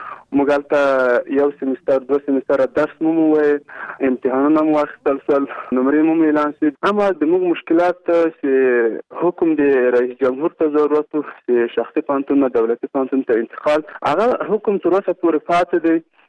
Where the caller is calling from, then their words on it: Kabul, Afghanistan; د مرکز کابل نه تاسو سره تماس کوم.